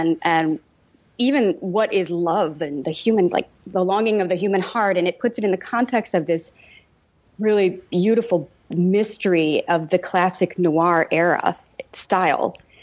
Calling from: West Coast, United States; We are calling from the West Coast.

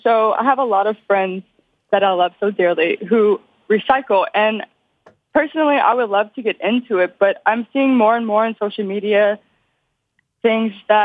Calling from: Louisiana, United States; South Louisiana.

